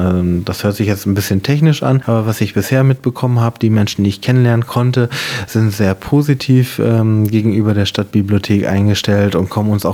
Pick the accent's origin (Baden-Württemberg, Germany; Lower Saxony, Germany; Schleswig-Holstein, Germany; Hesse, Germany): Lower Saxony, Germany; Hannover; now in Nienburg, Germany; ich komme aus Hannover. Ja, ich bin nach Nienburg gekommen, indem ich mich hier einfach beworben habe auf die Leitungsposition der Stadtbibliothek.